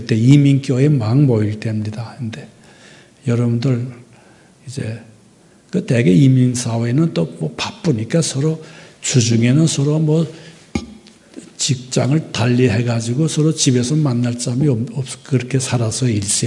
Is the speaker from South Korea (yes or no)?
no; North Korea; 저는 평양에서 이제 그 대동강을 건너면 이제 저희 고향인데